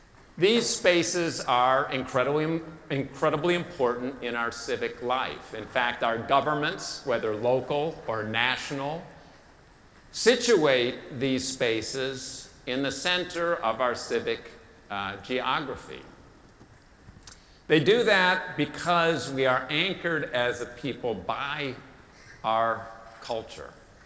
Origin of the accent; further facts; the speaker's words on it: Minneapolis, Minnesota, United States; I grew up in Minneapolis, Minnesota.